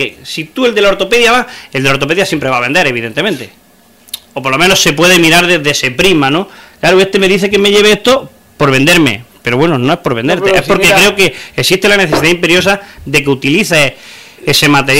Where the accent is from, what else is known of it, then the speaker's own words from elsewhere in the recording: Navas de San Juan, Andalusia, Spain; yo soy de un pueblo de esta provincia que se llama Navas de San Juan